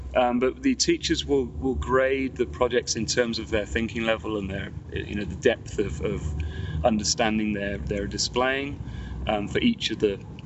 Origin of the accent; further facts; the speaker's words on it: England, United Kingdom; So I come from England, so I'm struggling more than other people as well.